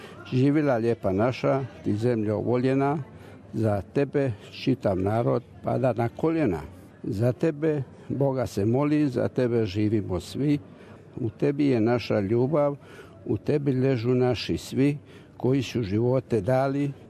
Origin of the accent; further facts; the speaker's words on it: Dalmatia, Croatia; obično nas dole Dalmatince nisu toliko volili koliko bi trebalo da nas volu, jer mi smo isto Hrvati